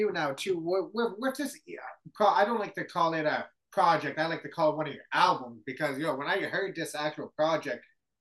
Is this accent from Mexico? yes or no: no; Canada; Maybe it's because I'm Canadian.